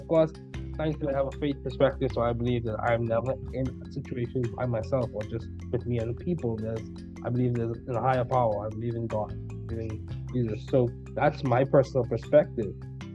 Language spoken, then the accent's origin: English; Bahamas; I'm from the Bahamas, so we say things a little differently.